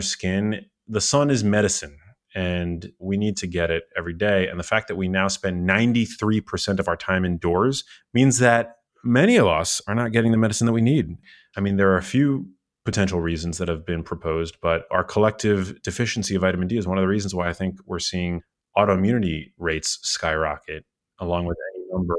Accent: New York City, New York, United States; I mean, I grew up in New York City, so my exposure to nature, I didn't have much save for the occasional excursion into Central Park.

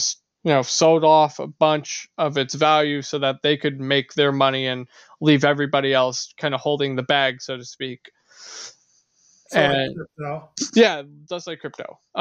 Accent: Ohio, United States; It's such a shame, too, because, like, you know, we're from Ohio, and they just, I don't know, give Ohio kind of a bad rap.

